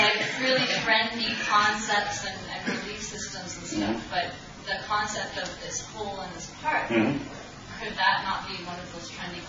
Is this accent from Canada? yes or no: yes; Canada; I'm from Canada.